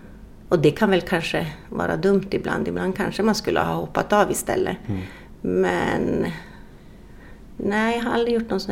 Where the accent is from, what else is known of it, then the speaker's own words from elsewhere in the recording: Kiruna, Norrbotten County, Sweden; jag är jag är från Kiruna och uppvuxen i Kiruna, gått skola här, men jag har tillbringat mycket tid. Som liten var jag mycket ute i Laukkuluspa. Det är en liten by som ligger efter Nikkaluoktavägen.